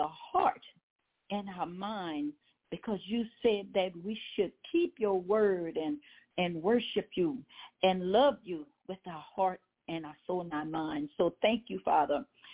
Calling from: Baton Rouge, Louisiana, United States; I'm calling from Baton Rouge, Louisiana.

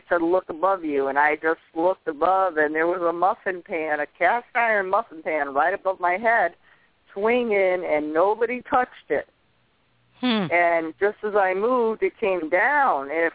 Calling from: Connecticut, United States; Connecticut

